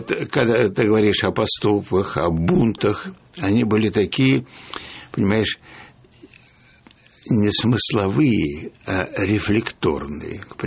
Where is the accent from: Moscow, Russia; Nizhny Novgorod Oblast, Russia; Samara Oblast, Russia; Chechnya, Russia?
Moscow, Russia; born there; я сижу практически в своем роддоме. И тогда вот эта Москва послевоенная